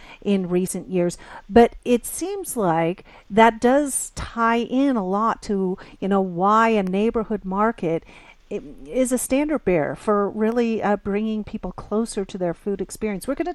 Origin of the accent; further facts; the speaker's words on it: Portland, Oregon, United States; also born or lived in Seattle; I grew up in the Northwest part of the United States, in the Seattle area and then later in the Portland area.